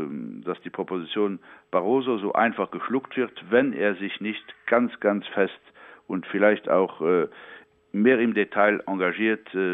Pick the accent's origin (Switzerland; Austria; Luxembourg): Luxembourg; das steht mir nicht zu, als Luxemburger das zu tun.